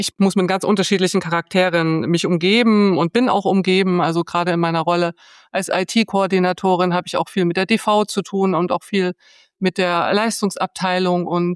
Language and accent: German; Bautzen, Saxony, Germany; born there; nach Münster zu gehen. Also ich komme gebürtig aus Bautzen. Die Entfernung beträgt 630 Kilometer.